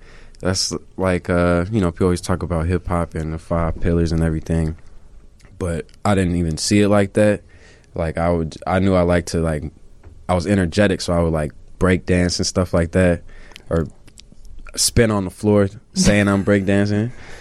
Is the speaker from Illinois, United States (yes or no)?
yes; Chicago, Illinois, United States; All right, so I come from Morgan Park, 115th, and Vincennes.